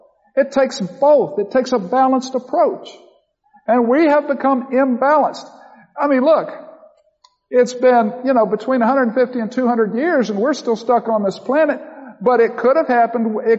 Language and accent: English; Florida, United States; I grew up in Florida as a little boy. This is back in the 60s, I guess.